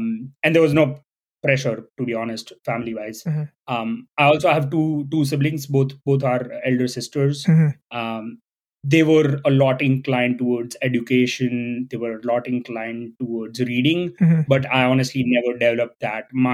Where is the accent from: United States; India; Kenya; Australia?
India; Rajkot, Gujarat; born and brought up in Gujarat. Mm-hmm. I was actually born in a very small city called Rajkot.